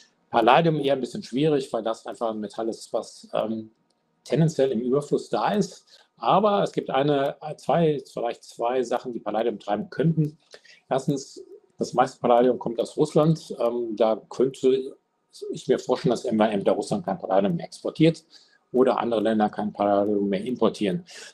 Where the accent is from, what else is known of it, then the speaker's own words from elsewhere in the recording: China; Die Staatsanleihen kaufen, weiß ich jetzt nicht so als Chinese, also in China die Nachfrage nach Gold war dann sehr stark.